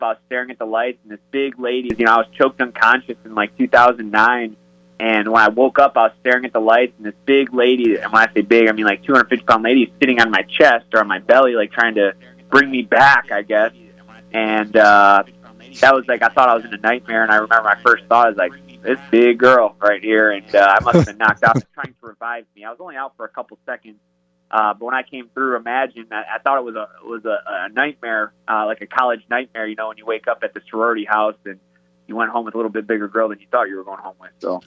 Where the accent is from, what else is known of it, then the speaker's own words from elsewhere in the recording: Michigan, United States; I come out to a song called … because I'm from Michigan originally